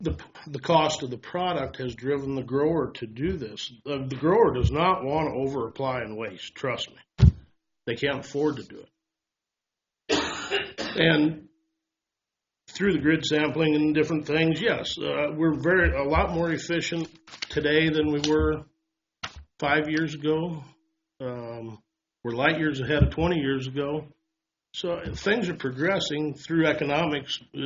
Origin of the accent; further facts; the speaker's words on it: Walthill, Nebraska, United States; I'm from Walt Hill, Nebraska.